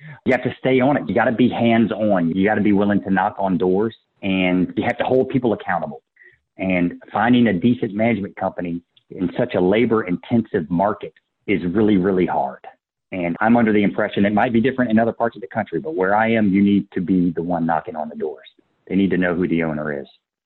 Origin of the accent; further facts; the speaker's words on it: Baton Rouge, Louisiana, United States; I grew up in Baton Rouge. I like the culture. I like the area.